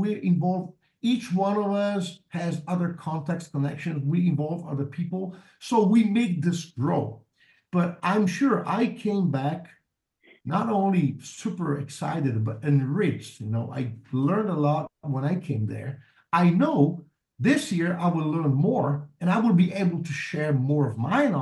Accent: Poland; English is a second language; I was in Poland, right? I came from Poland.

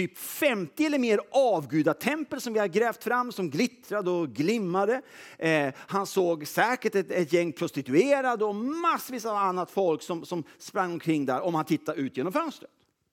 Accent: Sweden; Jag är svensk, jag gillar att problematisera.

